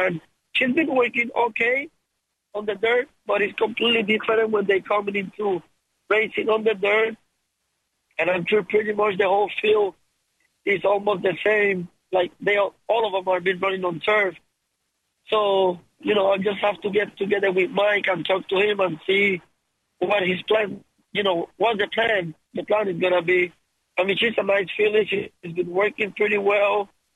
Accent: Puerto Rico; moved away as an adult; now in United States; I am 30 years old. I am from Puerto Rico. And I came to the United States to ride up here in 2013. And I've been based in the Mid-Atlantic since then.

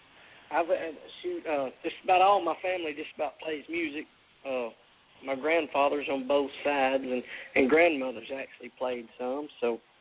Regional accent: Burnsville, Mississippi, United States; I grew up in Burnsville, Mississippi.

